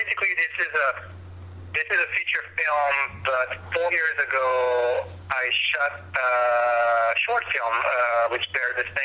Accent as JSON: {"language": "English", "town": "Paris", "region": "Île-de-France", "country": "France", "tie": "born or raised there", "said": "I mean, I grew up in Paris, so I'm not familiar with, like, really harsh"}